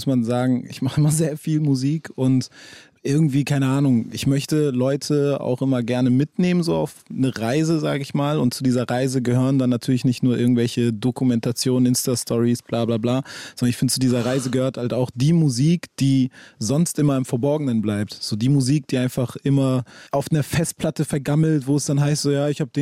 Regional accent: Hamburg, Germany; ich bin in Hamburg schon einem Viertel groß geworden, was jetzt nicht das Geilste ist. Vielleicht nennen es auch manche einen sozialen Brennpunkt so

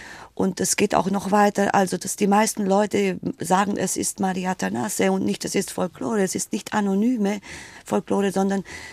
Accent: Romania; German is a second language; Ich sage dann meinen Spruch, ich komme aus Rumänien und dann ist Schluss

